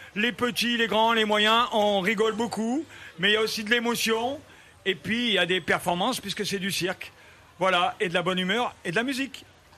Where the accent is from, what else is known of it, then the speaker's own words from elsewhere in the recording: Auvergne-Rhône-Alpes, France; Je viens donc de l'Ardèche, si tu vois où c'est, le nord de l'Ardèche.